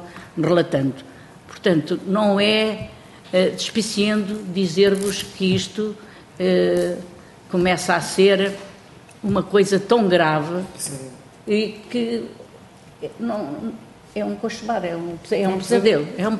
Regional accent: Beira, Portugal; à boa maneira da Beira, que eu sou uma mulher vinda da Beira.

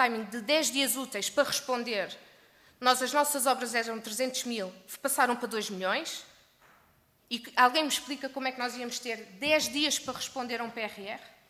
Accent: Portugal; como contribuintes, como portugueses.

